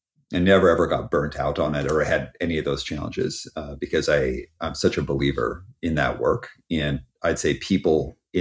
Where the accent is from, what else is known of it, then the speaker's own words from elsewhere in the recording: Calgary, Alberta, Canada; also born or lived in Montreal; now in Vancouver, Canada; I was born in Montreal, Canada, or Montreal, Quebec. Grew up in Calgary and went out to Vancouver, BC for university.